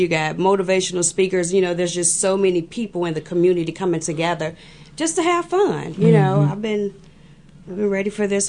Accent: Chicago, Illinois, United States; Actually, technically Chicago, but I've been this way for a while.

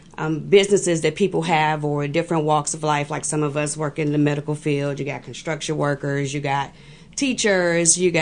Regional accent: Chicago, Illinois, United States; Actually, technically Chicago, but I've been this way for a while.

